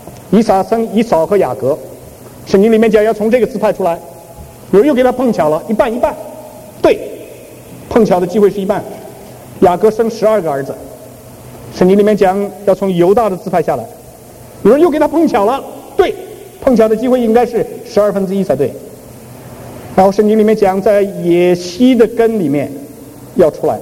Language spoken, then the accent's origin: Chinese; China; 就好像我们中国人讲我们都是皇帝的子孙，那有什么稀奇。